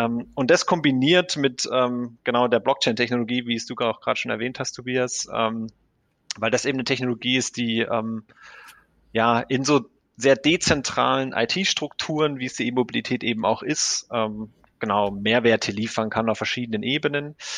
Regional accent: Ingolstadt, Bavaria, Germany; wie wir gerade schon gesagt haben. Ich komme aus Ingolstadt und bin da groß geworden

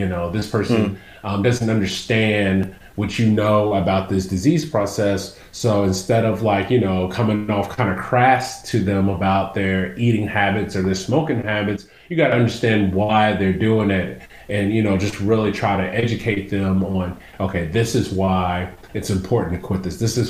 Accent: Huntsville, Alabama, United States; But I loved it, man. I loved growing up in Alabama. I lived in a small town, and then we moved into the city, which it's not really like a crazy city.

